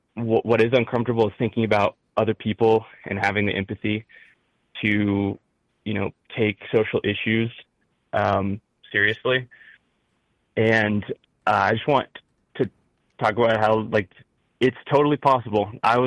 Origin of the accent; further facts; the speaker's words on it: Midwest, United States; accent: Midwest; sorry, my Midwest accent, kicks in sometimes